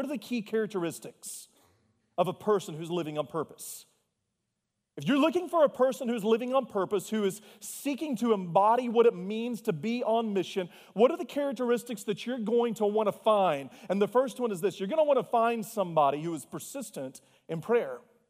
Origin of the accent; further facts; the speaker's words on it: the South, United States; I am from the South, and so you can forgive me.